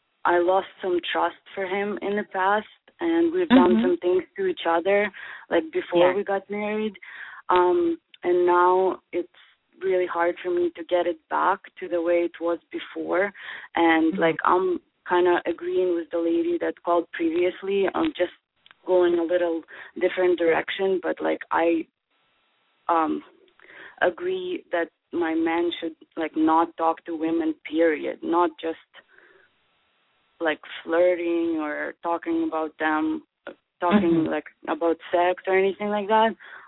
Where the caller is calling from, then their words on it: Edmonton, Alberta, Canada; I'm calling from Canada, from Edmonton.